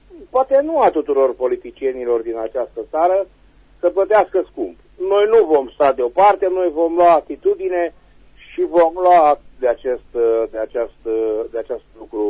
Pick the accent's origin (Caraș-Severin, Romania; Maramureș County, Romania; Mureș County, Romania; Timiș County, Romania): Caraș-Severin, Romania; Reșița; sunt din Reșița.